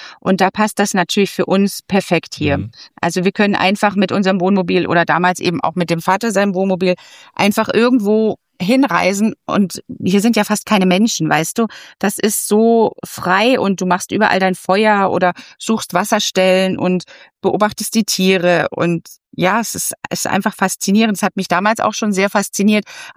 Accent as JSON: {"language": "German", "town": "Konstanz", "region": "Baden-Württemberg", "country": "Germany", "said": "Ja, also wir kommen ja aus Konstanz am Bodensee"}